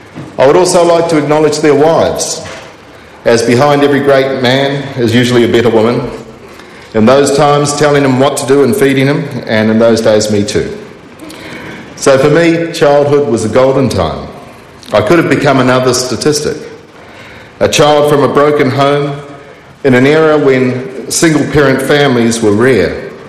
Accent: Whakatane, Bay of Plenty, New Zealand; Growing up in Whakatane, I was blessed with great friends

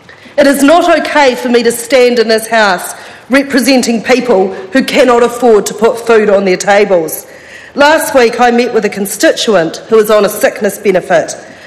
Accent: Christchurch, Canterbury, New Zealand; Growing up in the Sydenham electorate, I learnt that selling assets is not the answer, no matter what the question.

